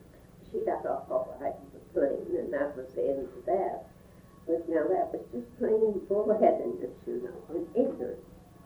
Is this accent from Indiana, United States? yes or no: yes; Peru, Indiana, United States; born there; also born or lived in Richmond, Indiana; now in Seattle, United States; I was born in Peru, Indiana.